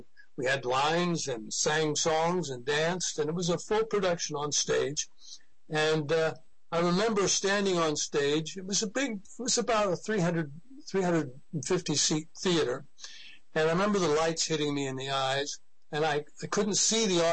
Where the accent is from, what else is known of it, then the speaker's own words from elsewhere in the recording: Los Angeles, California, United States; also born or lived in Vicente; So I was born in Vicente, but I spent time in Hollywood and Los Angeles all growing up.